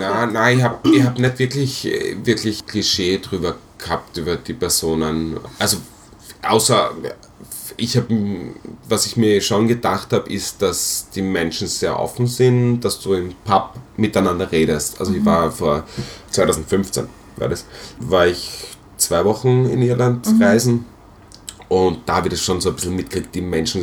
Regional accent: Austria; ich komme aus Österreich

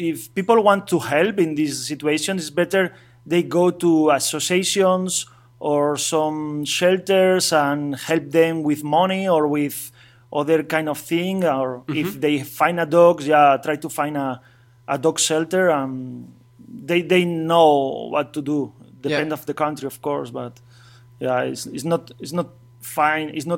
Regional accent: Spain; English is a second language; I want to say Spain, because okay, I'm from Spain

